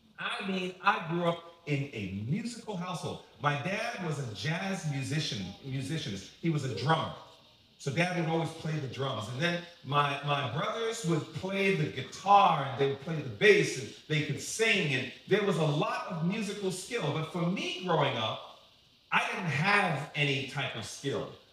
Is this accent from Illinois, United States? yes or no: no; Queens, New York, United States; But nevertheless, that's where I'm from. I'm from Queens, New York. And growing up, I grew up as a young kid. I'm the youngest of eight.